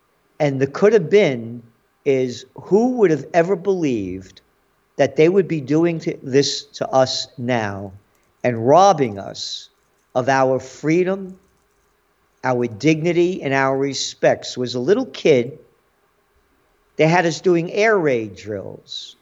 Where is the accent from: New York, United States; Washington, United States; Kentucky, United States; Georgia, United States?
New York, United States; Bronx; born there; and I was born in the Bronx, so I was born to be free.